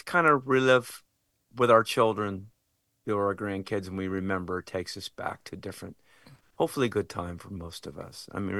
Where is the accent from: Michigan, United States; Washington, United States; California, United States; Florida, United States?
California, United States; Fullerton; also born or lived in Orange; I was born in Orange, California, raised in Fullerton, California, the home of Fender Musical Instruments, I might add, by my single mom.